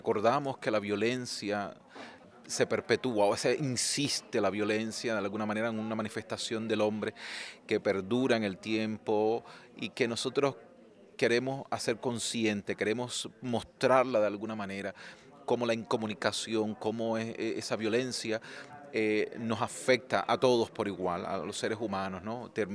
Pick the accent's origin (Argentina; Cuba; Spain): Cuba; now in Miami, United States; Nosotros todos somos actores y artistas cubanos radicados en Miami. De Miami.